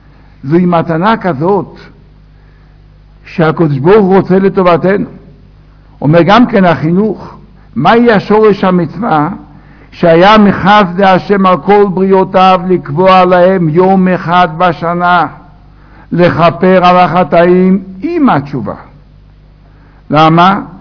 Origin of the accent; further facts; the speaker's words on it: Safed, Northern District, Israel; אנחנו ילידי צפת, חמישה דורות כבר בארץ ישראל, באו מחוץ לארץ לצפת, והיו מאוד קשורים בצפת